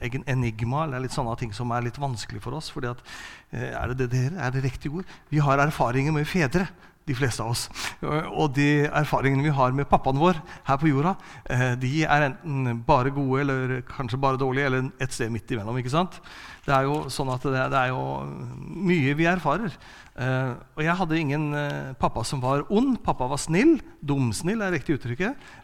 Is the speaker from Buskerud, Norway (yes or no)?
no; Kragerø, Telemark, Norway; så vokste jeg opp i en menighet. Jeg kommer fra Kragerø, vokste opp i Frikirken i Kragerø.